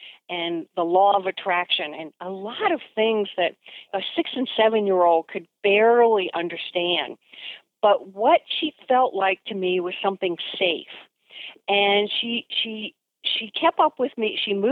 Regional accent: Chuckatuck, Virginia, United States; So I grew up in Chuckytuck, Virginia, on a farm ranch, a mile and a half from the nearest secondary road.

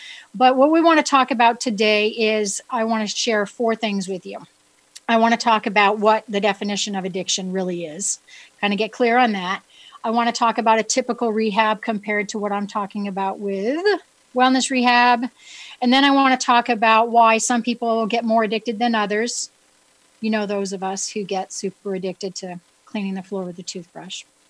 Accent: New England, United States; accent: New England; That's my New England accent.

